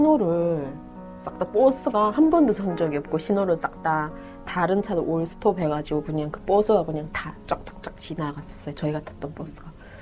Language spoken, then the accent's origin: Korean; North Korea; now in South Korea; 저는 어머니 없이 7년 살면서 또 아버지 없이 2년 살면서